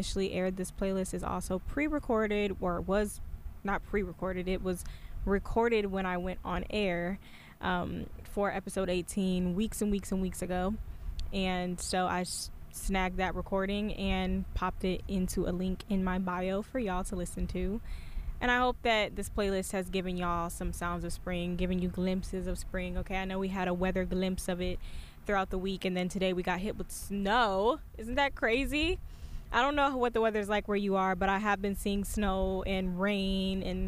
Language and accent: English; Michigan, United States; I'm from Michigan originally, as some of you may know.